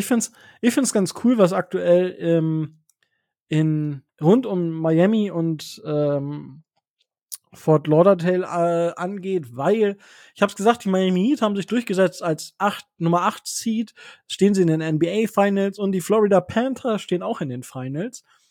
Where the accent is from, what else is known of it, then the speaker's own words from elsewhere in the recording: Osnabrück, Lower Saxony, Germany; ich komme ja aus Osnabrück